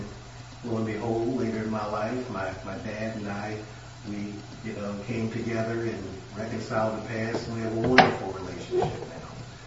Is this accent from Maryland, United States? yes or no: yes; Baltimore, Maryland, United States; If anyone may have forgotten or haven't met. I grew up in Baltimore City, Maryland, and I had several jobs as a youth.